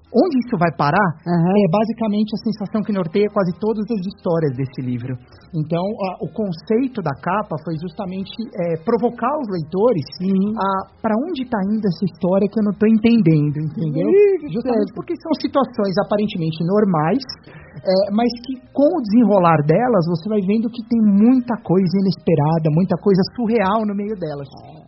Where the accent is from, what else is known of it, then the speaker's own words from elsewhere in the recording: São Paulo, Brazil; Eu sou de São Paulo